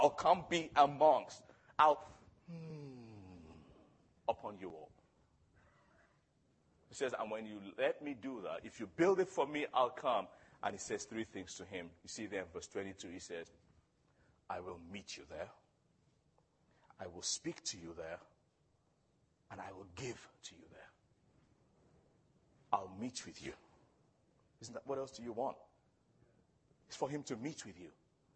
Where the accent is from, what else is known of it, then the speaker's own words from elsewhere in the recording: Nigeria; And I'm Nigerian. And I'm Nigerian.